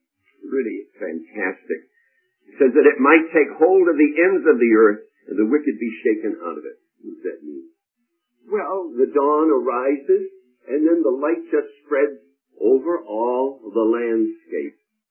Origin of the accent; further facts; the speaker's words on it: East Coast, United States; I was brought up in the East Coast